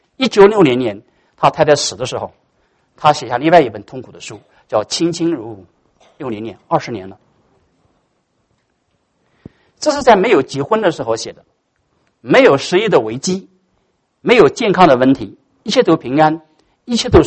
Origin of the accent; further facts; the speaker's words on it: China; 我们有的时候站在我们中国人说你人站着说话腰不痛啊